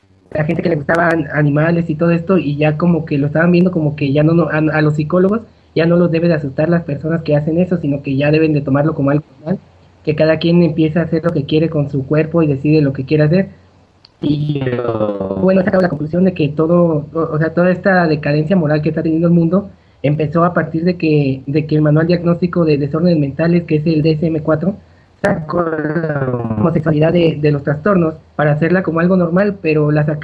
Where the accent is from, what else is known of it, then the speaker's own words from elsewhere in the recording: Mexico; yo estudio psicología, soy de México